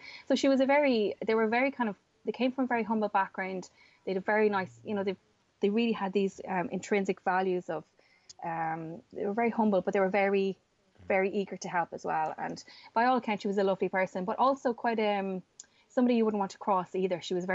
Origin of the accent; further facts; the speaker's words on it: County Louth, Ireland; I'm from Louth, so I'm not usually in Waterford